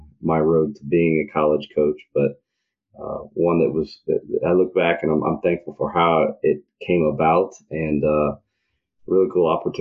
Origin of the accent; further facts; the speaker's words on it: North Carolina, United States; And I was from North Carolina, so I had the triangle there with Duke and North Carolina and NC State.